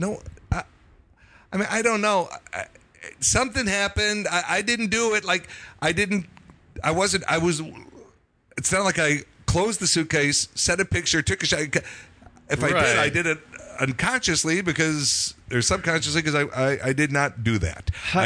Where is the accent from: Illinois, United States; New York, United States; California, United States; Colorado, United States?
Illinois, United States; Chicago; Chicago, yeah. Well, Chicago area.